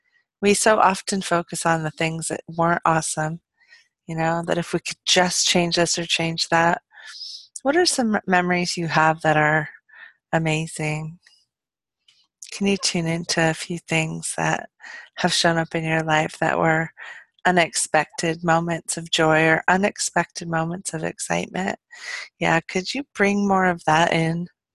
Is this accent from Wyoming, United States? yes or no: no; Palo Alto, California, United States; I grew up in Palo Alto, California